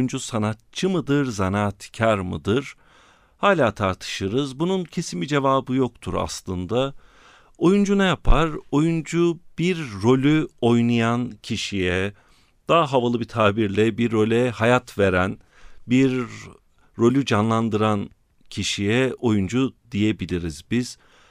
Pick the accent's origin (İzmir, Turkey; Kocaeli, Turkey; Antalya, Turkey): İzmir, Turkey; also born or lived in Ankara; now in Eskişehir, Turkey; Ben 1979 doğumluyum. Ankara doğumluyum. İzmir'de büyüdüm. İlkokul, ortaokul ve lise yıllarımı İzmir'de geçirdikten sonra Eskişehir'e geldim ve ortalama 25 yıldır da Eskişehir'de yaşıyorum.